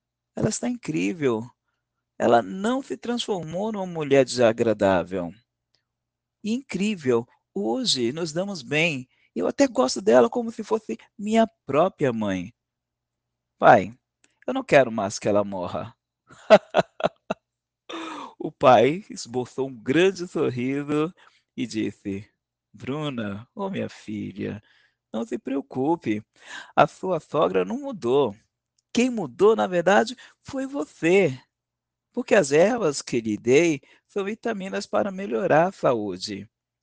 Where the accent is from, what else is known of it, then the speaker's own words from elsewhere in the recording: São Paulo, Brazil; sou de São Paulo, capital, que é onde eu estou